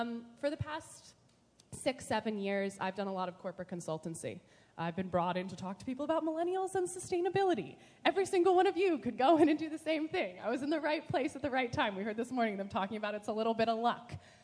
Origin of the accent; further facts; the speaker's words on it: California, United States; And I'm from California, and the first time I went to Sacramento was a very bizarre experience.